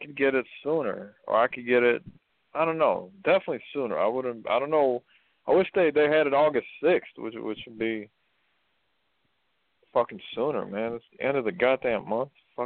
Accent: United States; born there; It's from, I was born in the States, and I started my boxing career in the States.

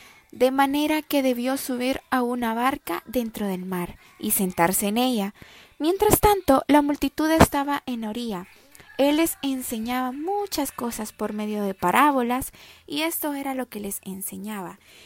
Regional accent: El Salvador; de El Salvador.

